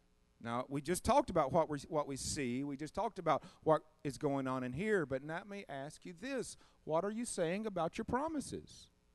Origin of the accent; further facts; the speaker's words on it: Mississippi, United States; Ma'am, I'm from Mississippi, and we believe if you look at pink eye, you're going to get pink eye.